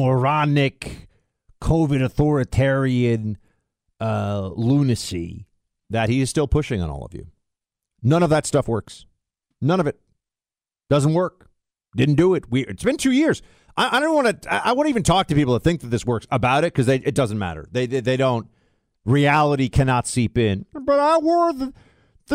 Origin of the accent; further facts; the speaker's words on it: New York, United States; And I'm going to be up in New York, though, my hometown.